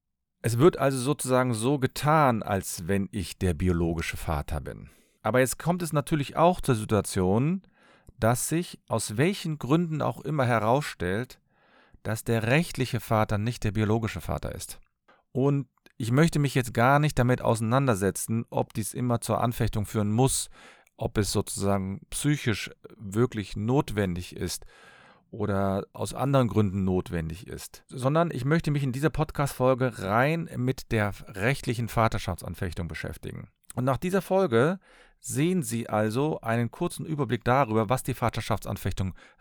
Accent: Cologne, North Rhine-Westphalia, Germany; Ich komme aus Köln und bin Fachanwalt für Familienrecht.

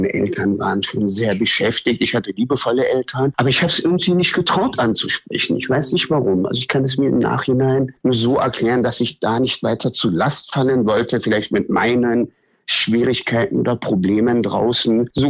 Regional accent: Berlin, Germany; ich bin 51 Jahre alt, gebürtig in Berlin mit persischen Wurzeln.

